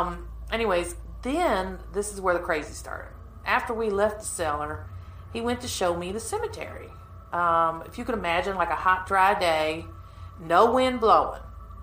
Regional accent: Kentucky, United States; I'm from Kentucky.

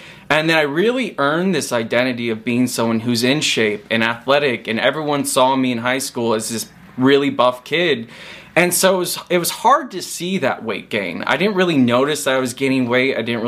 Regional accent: Indiana, United States; the second I moved across the country and went to school in Florida, I'm from Indiana.

